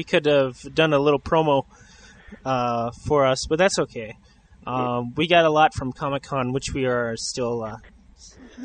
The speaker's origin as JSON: {"language": "English", "region": "Minnesota", "country": "United States", "said": "I'm a Minnesotan. You know how many times Minnesotans say goodbye?"}